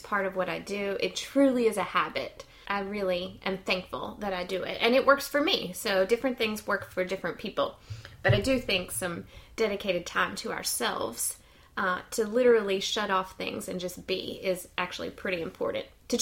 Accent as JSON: {"language": "English", "country": "United States", "said": "I'm an American and I can't watch it."}